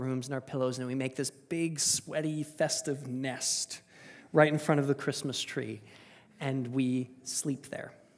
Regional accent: Saskatchewan, Canada; And I grew up in Saskatchewan, so it's very cold and very dark outside.

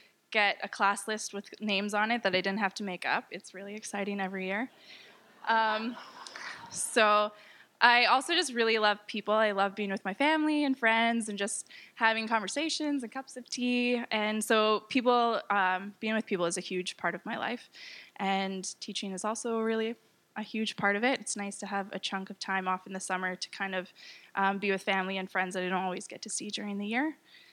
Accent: British Columbia, Canada; So I grew up on Vancouver Island, and then I moved out here to come to school, and I became a teacher.

